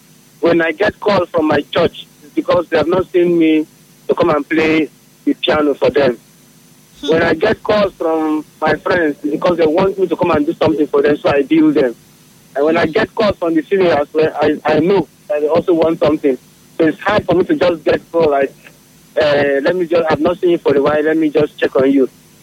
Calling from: Port Harcourt, Rivers, Nigeria; I'm calling from Ada George.

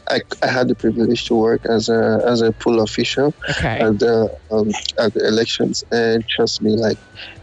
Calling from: Ontario, Canada; Oh, I'm calling from Canada.

